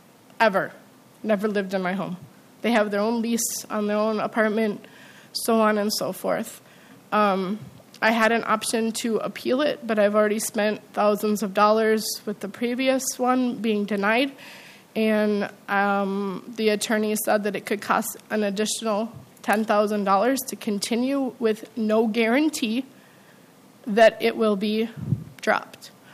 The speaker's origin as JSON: {"language": "English", "town": "Farmington", "region": "Minnesota", "country": "United States", "said": "I am from Farmington, and I recently had a negative action placed against me for what I feel is a ridiculous reason."}